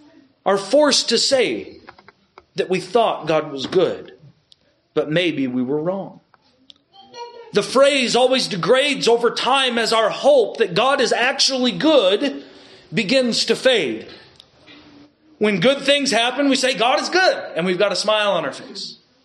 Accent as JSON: {"language": "English", "region": "Arkansas", "country": "United States", "tie": "born there", "said": "I was born in Arkansas, though."}